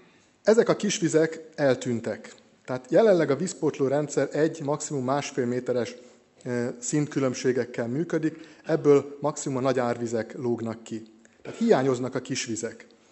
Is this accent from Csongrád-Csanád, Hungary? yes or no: no; Győr-Moson-Sopron, Hungary; Rólam annyit kell tudni, hogy szigetközi őslakos vagyok, Tőzsgyökeres szigetközi, akinek az első természeti élményeket a Duna adta, a Duna fövenye, a Duna homokja, a Duna vize